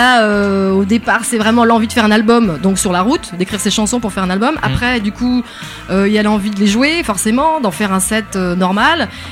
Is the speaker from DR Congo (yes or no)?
no; France; je voudrais traverser les États-Unis, je suis française